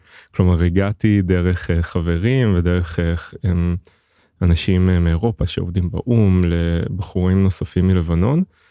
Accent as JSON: {"language": "Hebrew", "town": "Haifa", "region": "Haifa District", "country": "Israel", "tie": "born or raised there", "lives_now": "Tel Aviv, Israel", "said": "ואני גדלתי באיזה שכונה בחיפה, ותהליך היציאה מהארון היה לא פשוט, ושנינו בעצם מצאנו את עצמנו גם עוברים למקום ליברלי ופתוח יותר, אני בתל אביב"}